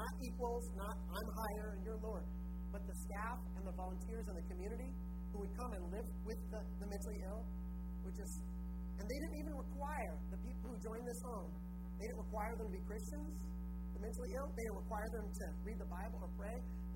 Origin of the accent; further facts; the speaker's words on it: United States; I grew up in America. It's the land of complaining.